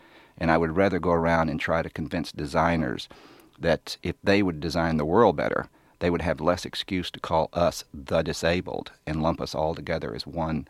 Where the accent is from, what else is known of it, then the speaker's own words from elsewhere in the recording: the South, United States; I used to say that growing up in the South, I never thought I'd have to fight for my civil rights.